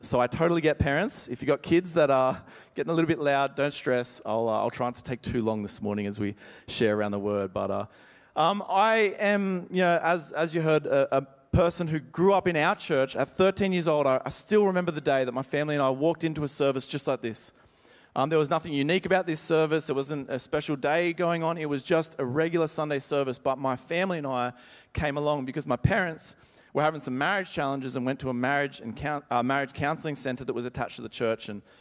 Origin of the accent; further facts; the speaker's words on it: Sydney, New South Wales, Australia; as you heard, I'm from Sydney. Don't hold it against me.